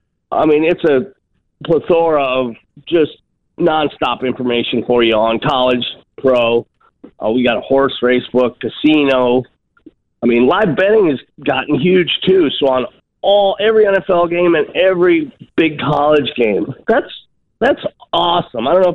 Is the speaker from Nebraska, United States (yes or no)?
yes; Nebraska, United States; I grew up in Nebraska, so I grew up with Texas kind of getting the best of us for the most part when I was younger.